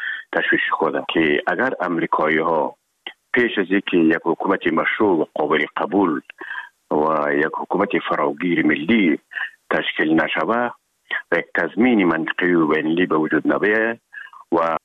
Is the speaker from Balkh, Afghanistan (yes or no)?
no; Herat, Afghanistan